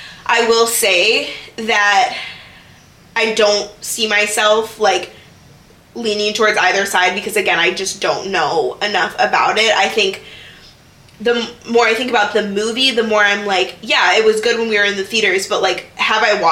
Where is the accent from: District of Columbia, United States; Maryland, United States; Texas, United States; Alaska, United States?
Texas, United States; born there; Oh, I was born in Texas. Oh, yeah, I'm a Cowboys fan.